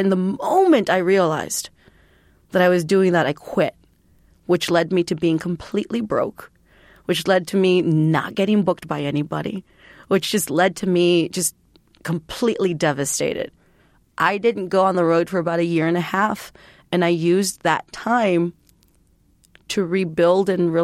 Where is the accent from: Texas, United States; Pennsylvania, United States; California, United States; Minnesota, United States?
Texas, United States; born there; I was born in Texas, but because my mom spent so much time being undocumented trying to become a legal resident, I become what my mom is.